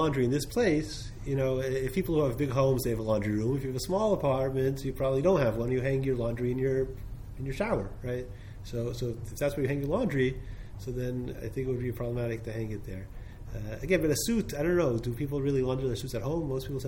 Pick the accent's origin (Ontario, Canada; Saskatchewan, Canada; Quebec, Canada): Quebec, Canada; Montreal; I come from Montreal, so Montreal it snows.